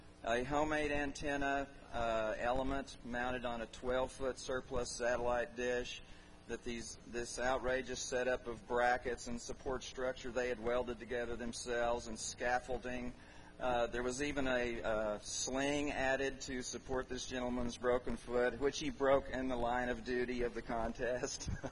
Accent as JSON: {"language": "English", "region": "Oklahoma", "country": "United States", "said": "Even though I'm from Oklahoma, I'm going to try and talk really, really fast."}